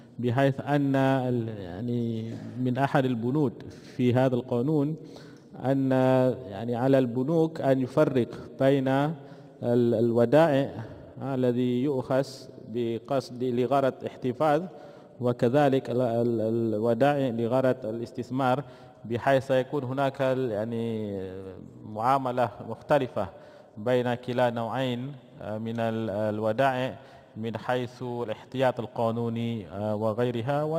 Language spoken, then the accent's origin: Arabic; Malaysia; وأحببت كذلك أن أشير إلى عندنا في ماليزيا